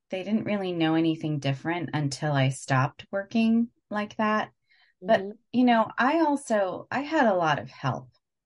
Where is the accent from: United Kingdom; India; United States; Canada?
India; I wonder if you're asking that because I'm an Indian woman, because we know that Indian families are get married, have children